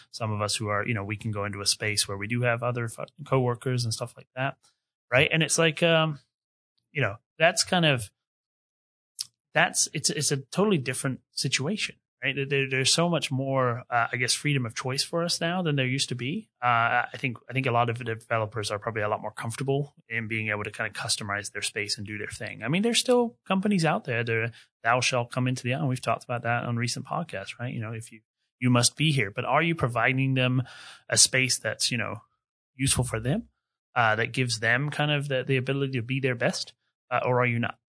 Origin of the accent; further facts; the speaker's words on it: London, United Kingdom; Like, you know, I come from London.